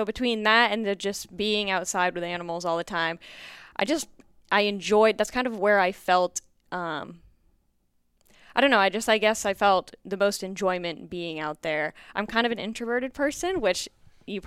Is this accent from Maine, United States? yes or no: yes; Maine, United States; So I'm from Maine, so fishing was pretty big.